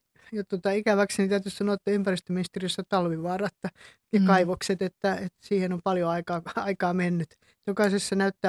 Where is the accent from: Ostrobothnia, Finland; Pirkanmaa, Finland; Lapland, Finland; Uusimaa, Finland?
Lapland, Finland; kun olen Kemijokin varresta kotoisin